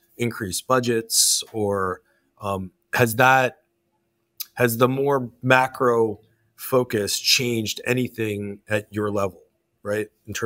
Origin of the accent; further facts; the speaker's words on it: Canada; I'm Canadian. I was in Toronto